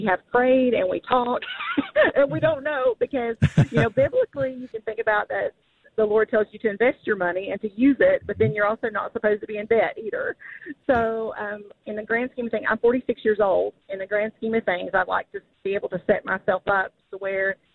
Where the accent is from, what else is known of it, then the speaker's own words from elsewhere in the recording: Knoxville, Tennessee, United States; So, as you know, I'm from Knoxville, Tennessee. So I'm at the foothills of the Smoky Mountains, where there are a ton of rental cabins.